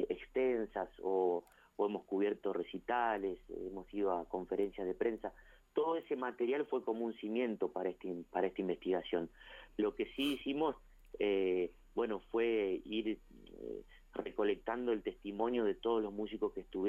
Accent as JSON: {"language": "Spanish", "town": "Huinca Renancó", "region": "Córdoba", "country": "Argentina", "tie": "born or raised there", "said": "desde mi adolescencia, viviendo ahí en mi pueblo natal, en Cuenca Renancó."}